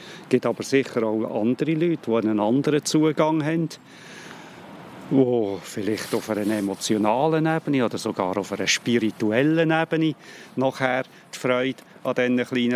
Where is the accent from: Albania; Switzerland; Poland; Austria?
Switzerland; auch bei uns in der Schweiz, grosse Zonen gibt mit Gärten.